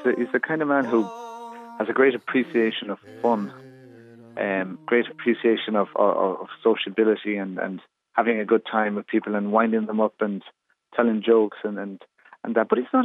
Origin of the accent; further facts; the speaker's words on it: Sligo, Connacht, Ireland; and I'm from Sligo.